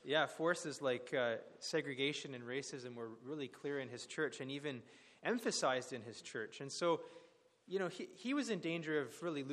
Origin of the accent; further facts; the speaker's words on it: Canada; I didn't really learn all that much about the details of the insides of American history growing up in Canada, but my wife's American